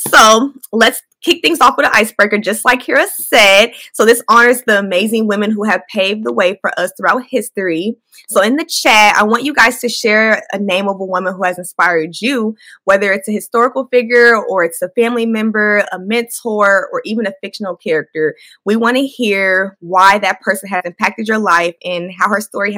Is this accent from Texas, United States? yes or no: no; Atlanta, Georgia, United States; Oh, and I'm from Atlanta, Georgia, guys.